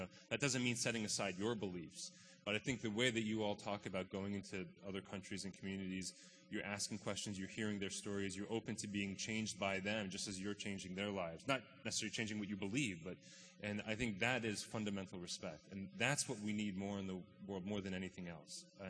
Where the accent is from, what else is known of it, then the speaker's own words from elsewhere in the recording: New Jersey, United States; born there; I was born in New Jersey.